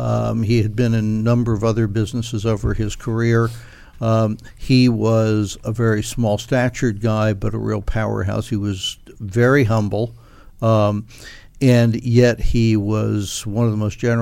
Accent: Boyertown, Pennsylvania, United States; also born or lived in New Jersey; I was born in New Jersey, but very quickly removed to Boyertown, Pennsylvania.

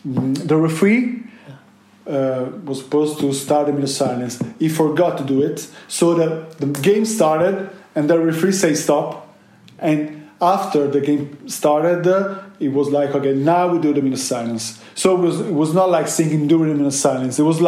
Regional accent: Liverpool, North West England, United Kingdom; we're from Liverpool.

